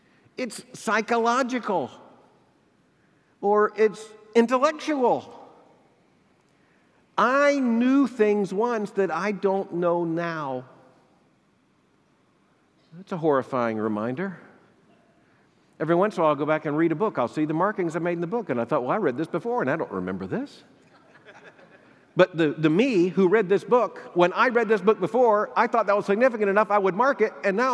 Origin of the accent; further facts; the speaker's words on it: Florida, United States; I grew up in Florida. I recently was looking at some photographs of my boyhood in Florida.